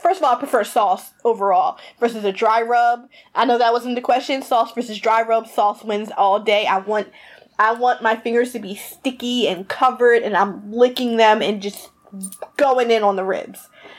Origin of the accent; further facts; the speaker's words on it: New Jersey, United States; So I live in North Jersey. I was born and raised in South Jersey. I came up to North Jersey for grad school to get my master's.